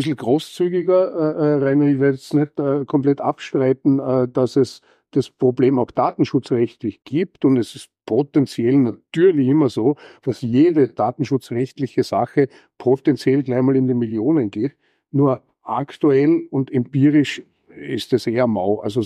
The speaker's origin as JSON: {"language": "German", "region": "Vorarlberg", "country": "Austria", "said": "in meiner Heimat, im Ländle in Vorarlberg, ich komme aus Vorarlberg"}